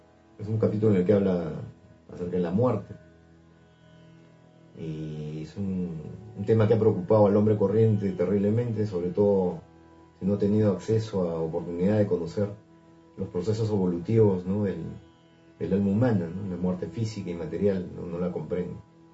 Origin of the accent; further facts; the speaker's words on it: Lima, Peru; soy de Lima, Perú y pertenezco al grupo de lectores de la obra de la Fraternidad Cristiana Universal